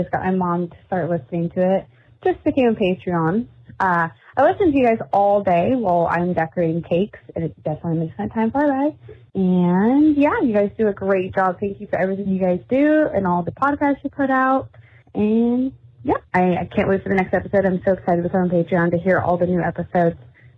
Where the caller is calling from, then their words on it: Woodland, Washington, United States; I am calling from Woodland, Washington.